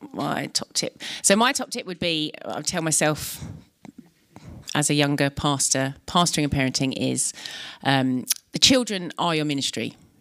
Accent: Croydon, London, United Kingdom; I'm from Croydon. Planted Croydon Vineyard 10 years ago. I've got four boys.

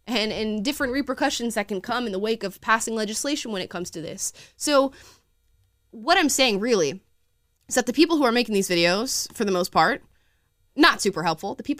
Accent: Florida, United States; moved away; I'm from Florida. I moved here to California. Florida and California are essentially different countries.

